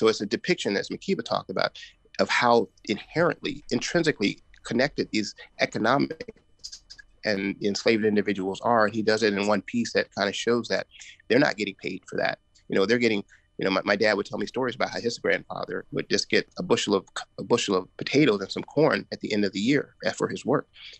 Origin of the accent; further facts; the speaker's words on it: Florida, United States; And, you know, I grew up in Florida.